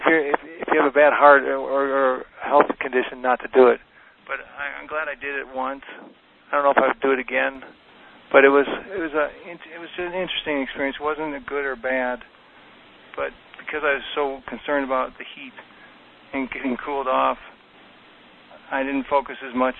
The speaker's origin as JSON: {"language": "English", "country": "Ireland", "said": "I'm Irish, so some of it's been pure luck."}